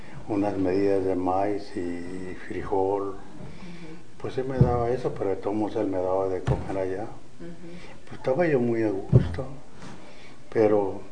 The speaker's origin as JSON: {"language": "Spanish", "town": "Mascota", "region": "Jalisco", "country": "Mexico", "tie": "born there", "said": "Bueno, yo nací en 1926 en Mascota, Jalisco."}